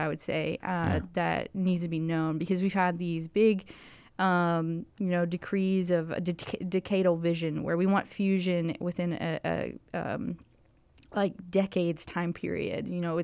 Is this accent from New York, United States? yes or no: no; Tennessee, United States; I grew up in Tennessee, Middle Tennessee.